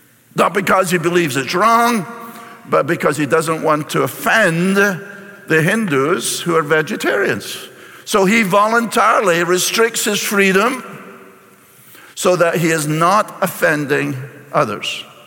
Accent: Scotland, United Kingdom; I was brought up in Scotland

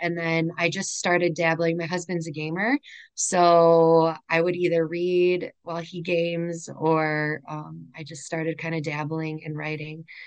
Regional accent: Chicago, Illinois, United States; So, I mean, my cousins lived in all different suburbs.

